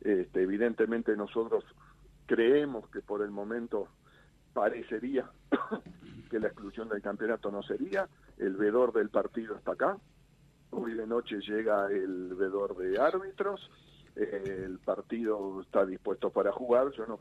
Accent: Uruguay; A veces me siento avergonzado como uruguayo

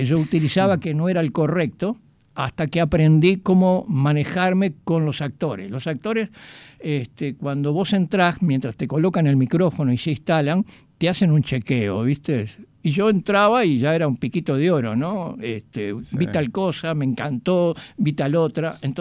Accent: Montevideo, Uruguay; Le digo, sí, soy de Uruguay, Montevideo.

